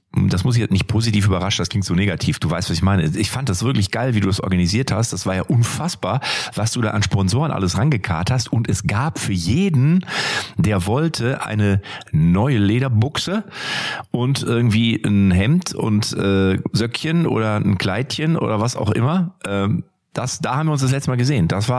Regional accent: Lippstadt, North Rhine-Westphalia, Germany; so ein Fußballspiel in Lippstadt, in meiner Heimatstadt.

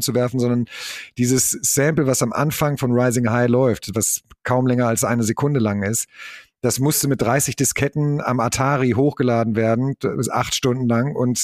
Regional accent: Münster, North Rhine-Westphalia, Germany; also wir kommen mehr oder weniger aus der Provinz, aus dem Vorort von Münster, wollten statt Fußballverein tatsächlich eine Band machen

